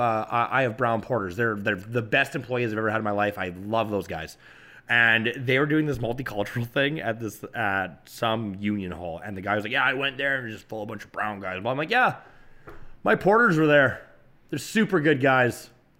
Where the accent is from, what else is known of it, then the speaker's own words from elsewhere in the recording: West Coast, United States; I'm not from here. I'm from the West Coast.